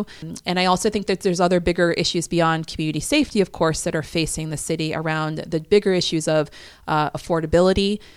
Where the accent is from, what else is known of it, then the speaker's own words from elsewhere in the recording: Barre, Vermont, United States; like my hometown of Barrie City, for example.